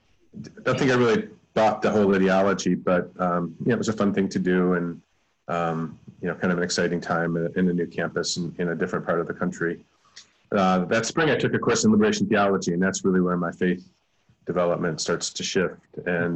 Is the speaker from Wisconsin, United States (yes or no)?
no; Cleveland, Ohio, United States; I grew up in Cleveland, Ohio, and my childhood was pretty normal. My family lived in the suburbs. It was a lily white suburbs